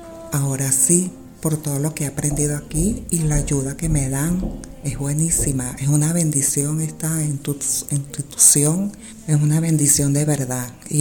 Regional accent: Venezuela; now in Granada, Spain; llegué aquí a España, vengo de Venezuela

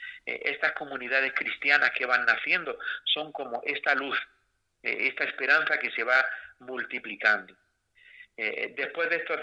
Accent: Salobreña, Andalusia, Spain; yo soy el único español, ¿no? El único, y para más seña, de Granada, de aquí, de natural de Salobreña, ¿no? Aunque he estado muchos años fuera de la tierra, del país

